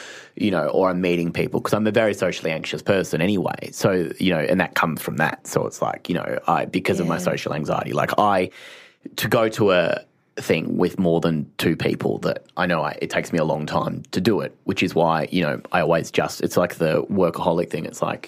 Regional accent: Phillip Island, Victoria, Australia; growing up in Phillip Island, the surfers, you know, like it was very beachy

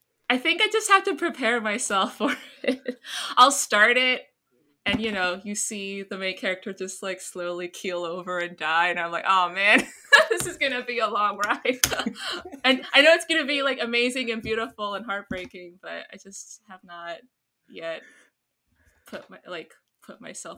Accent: Canada; So I grew up in Canada, mm-hmm. and I grew up watching the horrible

